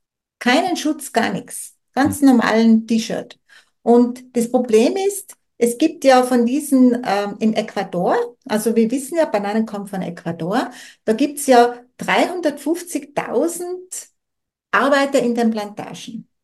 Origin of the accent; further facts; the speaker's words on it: Tyrol, Austria; Ich weiß das von ein paar Biobauern bei uns in Tirol.